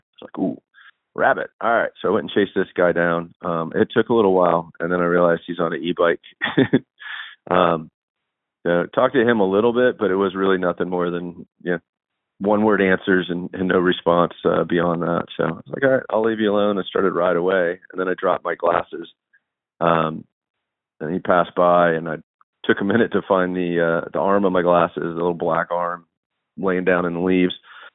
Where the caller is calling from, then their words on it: Snowshoe, West Virginia, United States; I'm calling in from Snowshoe, West Virginia.